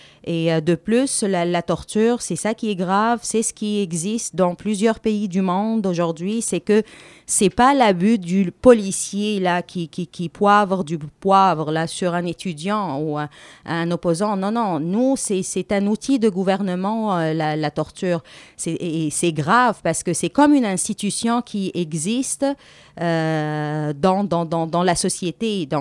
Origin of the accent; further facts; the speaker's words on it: Tunisia; parce que moi, je viens de la Tunisie.